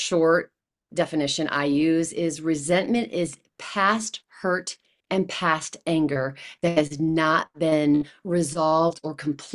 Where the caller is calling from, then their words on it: Midwest, United States; I am in the good Midwest, right in the middle of the country, in like 4 hours south of Chicago.